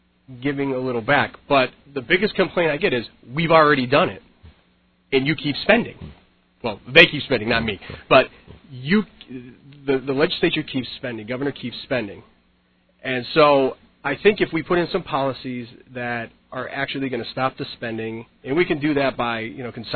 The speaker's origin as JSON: {"language": "English", "town": "Windsor", "region": "Connecticut", "country": "United States", "tie": "born or raised there", "said": "I'm a blue-collar guy. I grew up in Windsor. I went to Windsor High School. I'm a graduate of the University of Connecticut. I stayed here"}